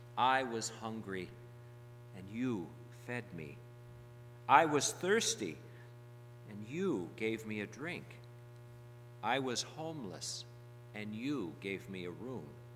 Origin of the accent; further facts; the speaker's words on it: Chicago, Illinois, United States; growing up in Chicago in the very Roman Catholic neighborhood